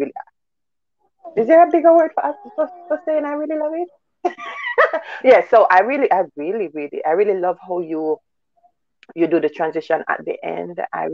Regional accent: St. Ann's Bay, Saint Ann, Jamaica; I'm from St. Anne's Bay! I'm from St. Anne's Bay as well.

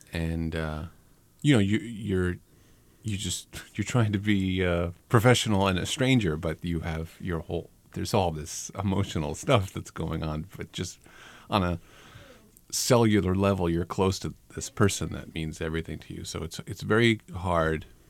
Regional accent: Darien, Connecticut, United States; also born or lived in Brooklyn; now in Portland, United States; I'm from Connecticut, Darien, Connecticut, and I have lived in Brooklyn, New York with my wife over the last couple months. We moved to Portland

